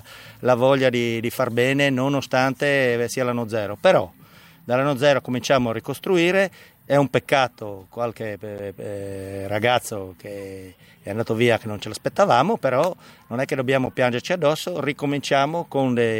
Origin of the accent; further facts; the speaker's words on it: Tolmezzo, Friuli-Venezia Giulia, Italy; Perché a me batte ancora il cuore a Tolmezzo, sono di Tolmezzo